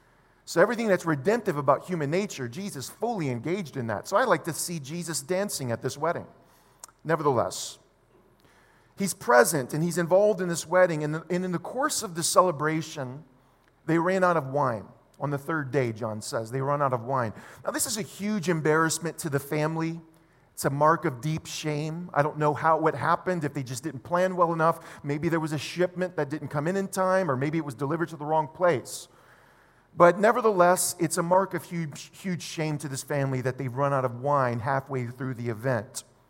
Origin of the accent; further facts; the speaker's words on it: Louisiana, United States; Where I grew up in South Louisiana, we had a annual festival for several days called the Alligator Festival.